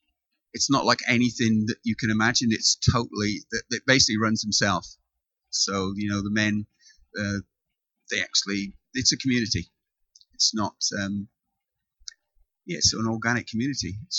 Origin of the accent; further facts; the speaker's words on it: Wales, United Kingdom; moved away as an adult; now in Waiuku, New Zealand; she's a Kiwi, I'm Welsh. I've got two daughters who live in the UK. I've been in Waiuku for 12 years